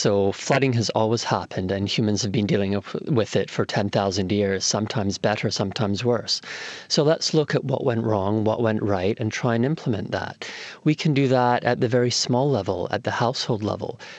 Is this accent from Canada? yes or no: yes; Toronto, Ontario, Canada; Well, I grew up in Toronto in Canada, and I always enjoyed the ravine system